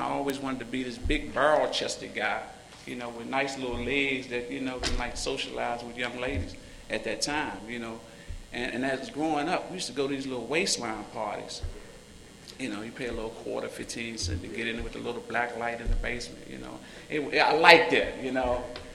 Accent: Washington, District of Columbia, United States; You know, I'm the youngest of 12 kids. I grew up in Southeast D.C.

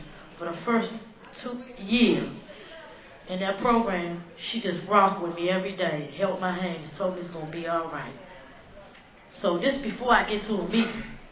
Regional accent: Washington, District of Columbia, United States; And I'm from Washington, D.C.

